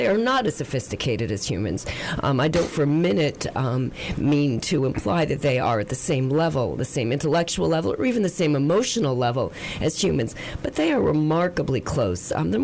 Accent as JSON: {"language": "English", "region": "Pennsylvania", "country": "United States", "said": "No, I'm not. I'm from Pennsylvania."}